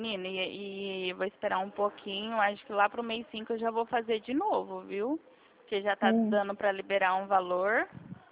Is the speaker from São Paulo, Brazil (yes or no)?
yes; Dracena, São Paulo, Brazil; Eu sou aqui de Dracena